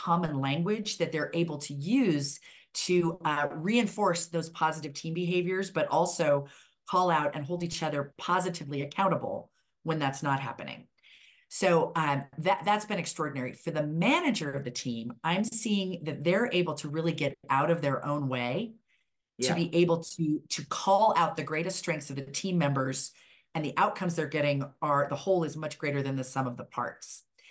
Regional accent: Colorado, United States; I grew up in Colorado in my family's own business.

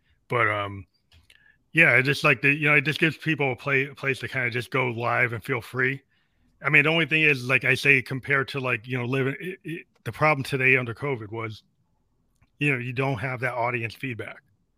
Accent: New England, United States; Like I'm from New England, but you know Boston sometimes doesn't have the vibe

